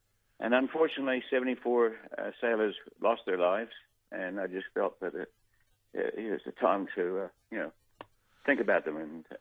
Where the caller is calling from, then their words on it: Perth, Western Australia, Australia; Yes, I'm ringing from Perth.